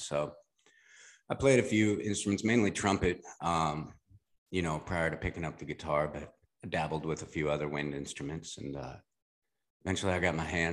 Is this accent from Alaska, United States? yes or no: yes; Alaska, United States; Yeah, I was in Nashville for years before that, and but I grew up in Alaska, you know, so snow and cold, I'm just over it all.